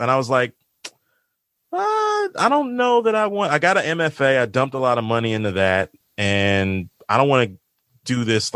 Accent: Maryland, United States; Listening to Paul Mooney, Martin Lawrence, he's from my hometown area in PG County

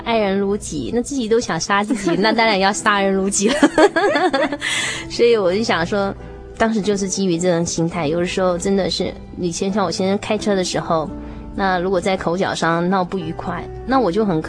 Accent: Shandong, China; 因为我是山东人，然后又 O 型哦，

